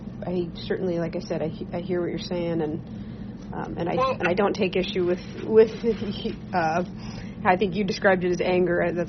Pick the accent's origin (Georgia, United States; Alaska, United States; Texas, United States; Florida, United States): Alaska, United States; Juneau; Actually, I was born and raised down here in Juneau. I've been in Southeast my whole life.